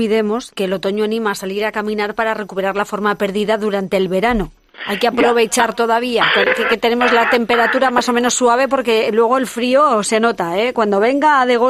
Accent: Ciudad Real, Castilla-La Mancha, Spain; Es mi tierra. Y hay que hacer publicidad, que Ciudad Real, claro, tiene muchas cosas

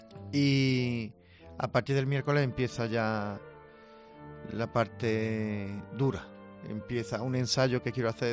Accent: Granada, Andalusia, Spain; moved away; Era el regreso a mi ciudad, a mi tierra, a Granada, que se produjo el día 22 de diciembre

